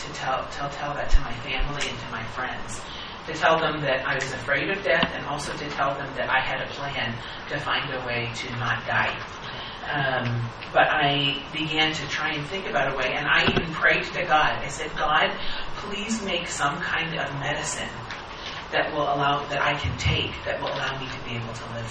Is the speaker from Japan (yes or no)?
yes; Sendai, Miyagi, Japan; But I was born in Sendai, in the Tohoku region, the northern region of Japan, and I was raised there. This year I'll be 81